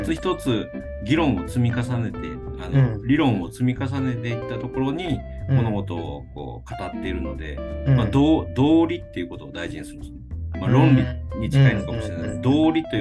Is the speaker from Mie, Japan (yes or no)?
no; Shiga, Japan; 滋賀県の北部がものすごくお寺が多いです。